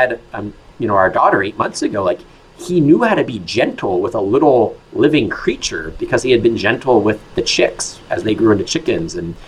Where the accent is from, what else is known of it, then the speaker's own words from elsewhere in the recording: Baltimore, Maryland, United States; And I'm really grateful for that, because I grew up in Baltimore City, and, like, livestock, even, like, domestic pets were just entirely foreign to my childhood.